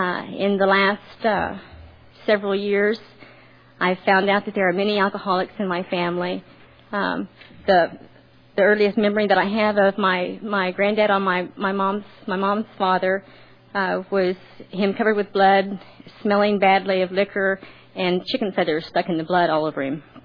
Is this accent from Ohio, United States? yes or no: no; Belton, Missouri, United States; I grew up in Kansas City, Missouri, in a little town called Belton, which is just south of the city.